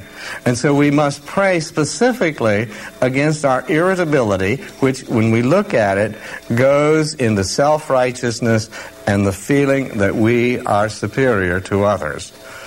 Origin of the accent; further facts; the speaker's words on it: Oregon, United States; I mean, I'm glad I'm from Oregon. We don't talk that way.